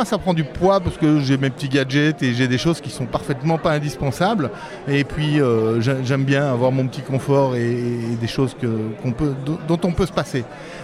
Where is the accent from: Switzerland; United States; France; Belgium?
Belgium; Oui, je suis de Belgique.